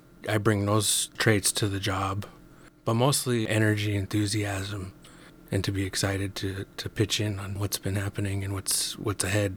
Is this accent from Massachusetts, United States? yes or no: no; Bellingham, Washington, United States; also born or lived in Anchorage; I have plenty of Tlingit names, but I was born in Anchorage and grew up mostly in Bellingham.